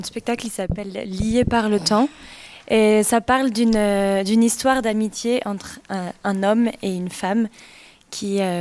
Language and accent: French; Lyon, Auvergne-Rhône-Alpes, France; Et nous, on vient de Lyon.